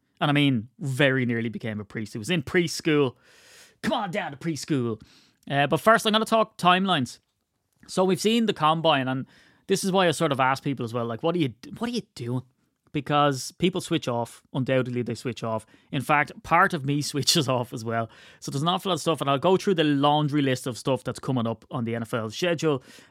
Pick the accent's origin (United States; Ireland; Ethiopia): Ireland; I'm Irish, right? So I have no emotions. It's just all modesty.